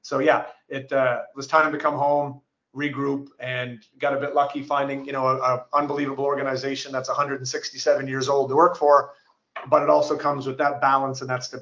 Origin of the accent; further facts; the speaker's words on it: Sambro, Nova Scotia, Canada; I grew up in Sambro, which is a fishing community.